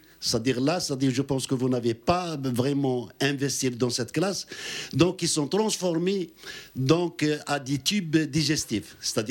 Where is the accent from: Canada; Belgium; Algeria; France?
Algeria; je suis algérien